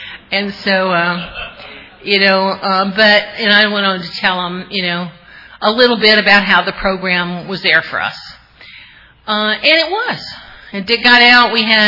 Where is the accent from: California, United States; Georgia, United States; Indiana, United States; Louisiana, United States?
Georgia, United States; Atlanta; And if, you know, I'm from Atlanta, you know, I did not want to lose my husband in Yankee Land.